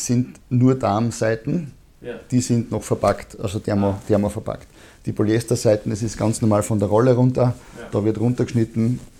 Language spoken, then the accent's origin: German; Styria, Austria; das war der Davis Cup in Graz gegen Australien. Das war einfach eben für mich als Steirer Heimspiel.